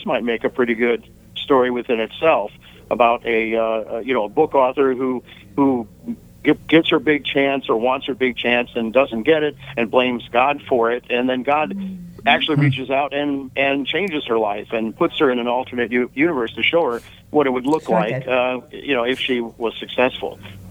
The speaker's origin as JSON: {"language": "English", "town": "Frankfort", "region": "Illinois", "country": "United States", "said": "Well, I'm actually from Frankfort, Illinois, which is approximately, I don't know, 10 or 15 miles south of Chicago."}